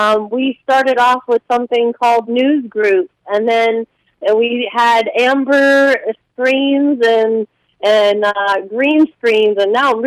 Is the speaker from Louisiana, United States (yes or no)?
no; Coral Springs, Florida, United States; also born or lived in Staten Island, New York; I'm from down south, where Broward County area. I was raised in Coral Springs.